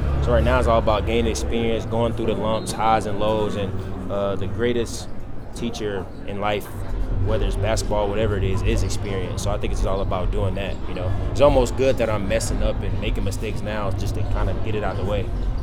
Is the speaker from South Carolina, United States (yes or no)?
yes; South Carolina, United States; Charlotte, I'm not from North Carolina, but I'm from the Carolina. So, but they not gonna hear South Carolina.